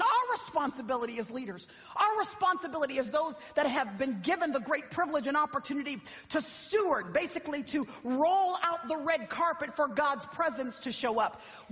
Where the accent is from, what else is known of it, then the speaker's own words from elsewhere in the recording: Dallas, Texas, United States; I was at Starbucks recently in my hometown in Dallas